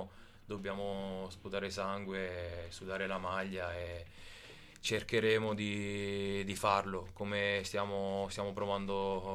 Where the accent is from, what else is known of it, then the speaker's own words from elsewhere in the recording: Ascoli Piceno, Marche, Italy; nella mia città natale ad Ascoli, ho giocato lì, ho fatto il settore giovanile, e poi per passare andare a Giulianova, dove diciamo sono tra virgolette diventato grande.